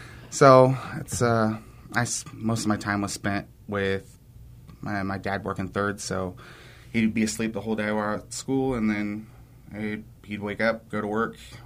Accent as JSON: {"language": "English", "town": "Rowan", "region": "Indiana", "country": "United States", "tie": "born or raised there", "said": "growing up in Rowan, Indiana, a little 200, 300 person town. You can literally sit in the middle and see all four edges of the town."}